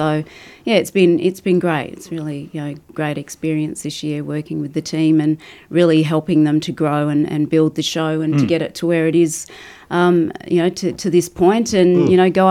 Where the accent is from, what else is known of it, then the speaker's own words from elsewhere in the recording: Adelaide, South Australia, Australia; Oh, well, when I was growing up in Adelaide, I just always wanted to be a reporter.